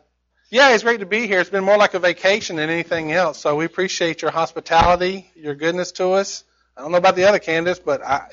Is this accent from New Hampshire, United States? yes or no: no; Charlotte, North Carolina, United States; I grew up in Charlotte, North Carolina as well.